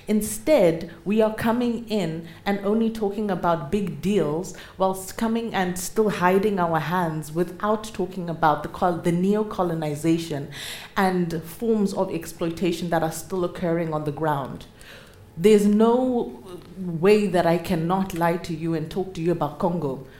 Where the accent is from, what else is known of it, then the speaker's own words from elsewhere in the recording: Zimbabwe; first language Shona; English is a second language; now in Norway; Inini ndino taura Chishona. Shona is my first language, but I tell you, I can whip out any English language and spin it around my tongue and have you running for the hills. I'm not quite there in Norwegian yet.